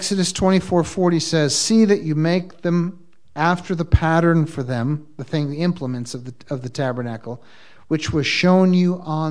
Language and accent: English; the North, United States; moved away as an adult; now in South, United States; so when I moved to the South, 20 years ago, I discovered something new to me. It's called church revival. I come from the North, so they don't have church revivals in the North, okay?